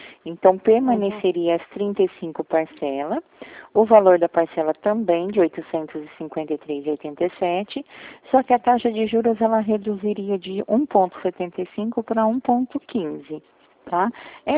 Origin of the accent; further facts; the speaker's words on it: São Paulo, Brazil; Eu sou do estado de São Paulo.